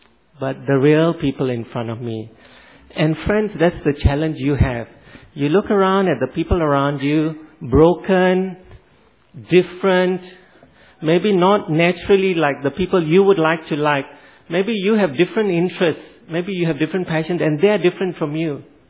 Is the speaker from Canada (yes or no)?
no; Malaysia; I grew up in Malaysia, and Malaysia is very diverse culturally.